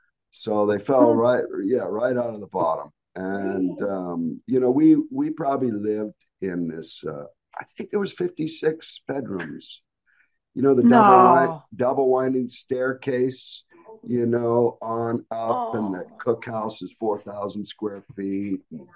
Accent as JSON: {"language": "English", "country": "Canada", "tie": "born there", "said": "I was born in Canada, and my father was he got into ranching, and it was a rather large ranch"}